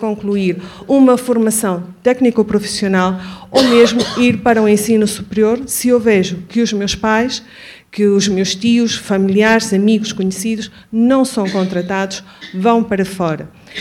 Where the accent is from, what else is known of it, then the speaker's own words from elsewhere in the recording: Venezuela; now in Portugal; devem notar pelo meu sotaque, que eu não sou portuguesa, de facto não sou, sou venezuelana